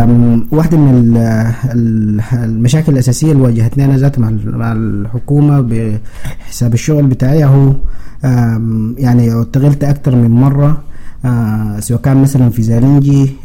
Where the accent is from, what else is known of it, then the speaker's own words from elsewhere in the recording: Sudan; moved away as an adult; also born or lived in Uganda / Kenya / Rwanda; now in United States; ومنها طلعت من السودان في 2006، وجيت يعني جيت أمريكا هنا، رجعت قعدت في الإغليم يعني في أوغندا، في كينيا، في رواندا.